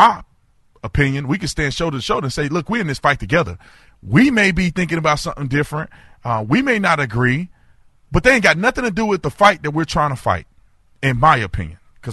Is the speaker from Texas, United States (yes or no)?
yes; Fort Worth, Texas, United States; You know, I grew up in Fort Worth, Texas, yep.